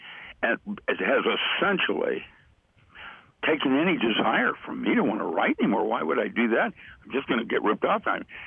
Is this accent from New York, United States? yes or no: no; Seattle, Washington, United States; I grew up in Seattle.